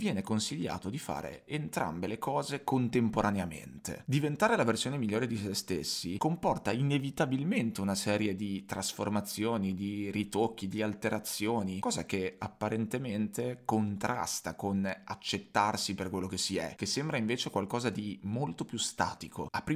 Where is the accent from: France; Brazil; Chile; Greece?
Greece; Italian is a second language; dato che non sono un'italiana nativa, sono greca, by the way.